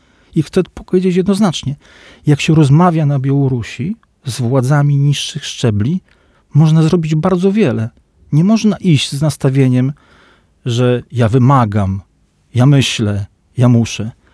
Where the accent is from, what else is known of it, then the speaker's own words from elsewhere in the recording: Masovian Voivodeship, Poland; Ja się wychowałem w terenach Jadów, Urle, Strachówka, w tamtym terenie